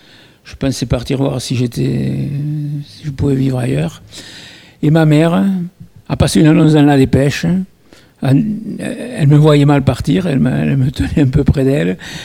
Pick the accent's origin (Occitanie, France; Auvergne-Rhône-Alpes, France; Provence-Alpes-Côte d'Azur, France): Occitanie, France; Naurouze; Je suis né dans un lieu extrêmement particulier, qui est l'île de Naurouze. Je dis l'île parce que je suis né au Moulin et c'était entouré d'eau.